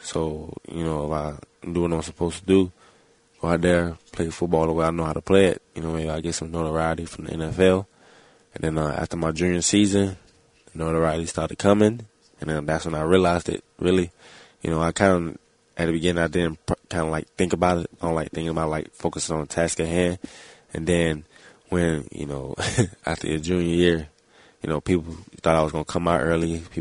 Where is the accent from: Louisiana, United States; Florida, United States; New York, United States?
Florida, United States; Miami; When I was a kid, you know, obviously, you know, growing up in Miami, you know, they always played the Dolphins games.